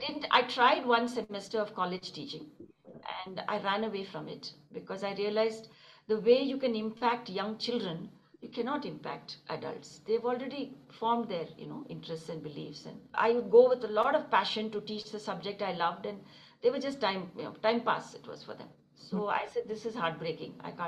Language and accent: English; Delhi, India; Born and brought up in Delhi, yeah.